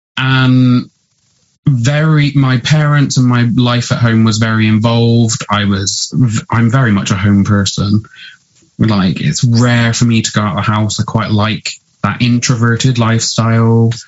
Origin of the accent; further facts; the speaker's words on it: Bristol, South West England, United Kingdom; And if you can't tell from listening, I am from Bristol.